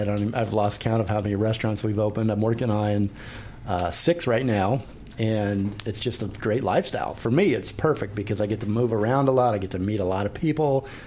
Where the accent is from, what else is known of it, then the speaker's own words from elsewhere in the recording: California, United States; accent: California mumble; My accent is California mumble.